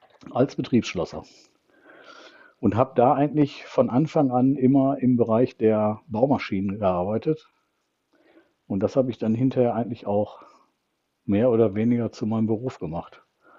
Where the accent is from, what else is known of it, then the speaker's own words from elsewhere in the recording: Essen, North Rhine-Westphalia, Germany; also born or lived in Peine / Bielefeld / Paderborn; Richtig groß geworden bin ich in Essen, im Ruhrgebiet. Da ist eigentlich so meine Wiege.